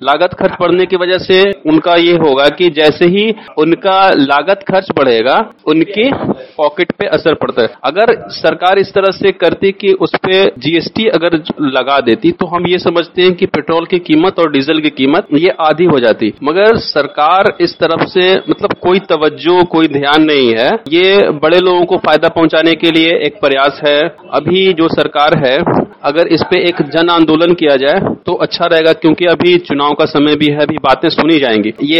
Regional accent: Harnaut, Bihar, India; हम हरनौत के रहने वाले हैं

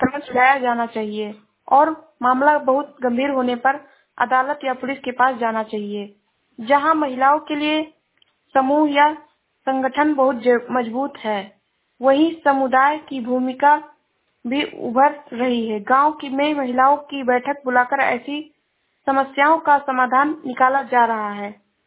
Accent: Shravasti, Uttar Pradesh, India; मैं जिला श्रावस्ती से हूँ।

